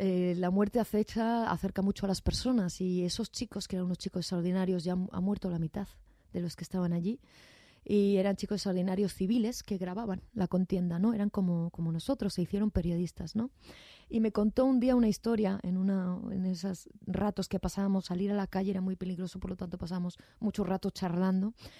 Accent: Andalusia, Spain; que los geranios es una flor que a mí me recuerda a mi abuela, porque soy de Andalucía y los geranios es muy andaluz

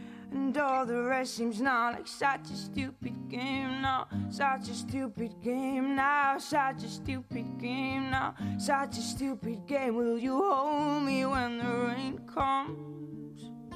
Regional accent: Madrid, Community of Madrid, Spain; O sea, yo soy de Madrid

